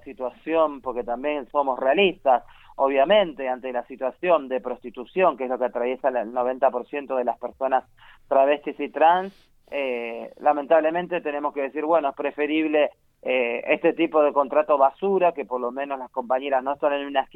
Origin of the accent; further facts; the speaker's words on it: Buenos Aires, Argentina; soy de Buenos Aires